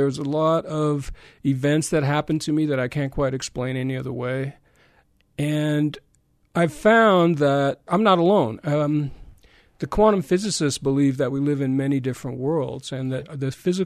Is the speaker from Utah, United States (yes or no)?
yes; Utah, United States; Because growing up in Utah, we all have our ancestors who have those faith-promoting stories that we've heard about over and over again.